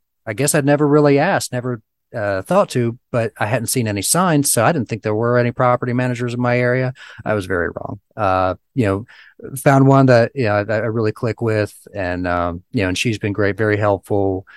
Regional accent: Ohio, United States; I've been investing in my hometown. It's a small area of Southern Ohio.

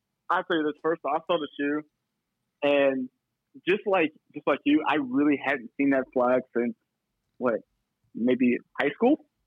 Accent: United States; I'm like, Mom, I'm American.

